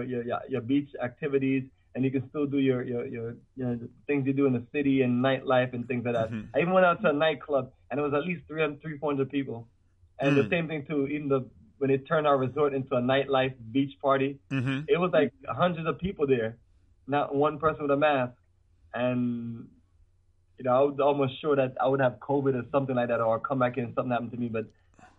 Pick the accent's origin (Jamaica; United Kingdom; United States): Jamaica; I'm from Jamaica, and every once in a while I go back and check out certain beautiful parts of Jamaica